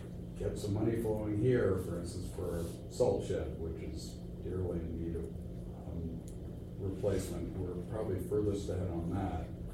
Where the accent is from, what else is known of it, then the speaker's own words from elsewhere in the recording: Massachusetts, United States; I grew up in Eastern part of the state, so I know what kind of money they have there.